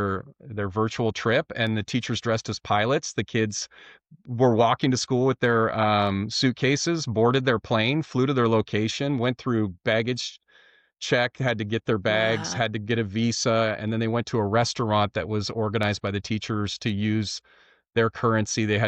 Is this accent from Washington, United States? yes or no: yes; Medina, Washington, United States; So I grew up in Medina, Washington, which Medina is home to Bill Gates' house was two blocks from me.